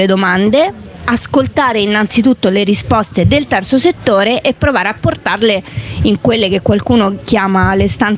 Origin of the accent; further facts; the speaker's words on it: Rome, Lazio, Italy; sono di Roma e faccio politica a Roma per il Lazio.